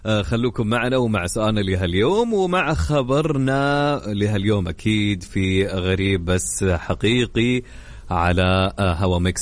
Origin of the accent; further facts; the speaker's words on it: Saudi Arabia; وين موجود عندنا في السعودية هنا؟